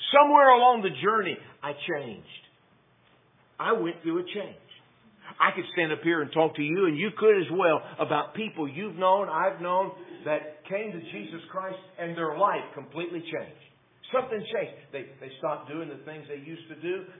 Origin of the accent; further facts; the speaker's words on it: Texas, United States; The city I grew up in back in Texas when I was a boy is not the same city I grew up in anymore.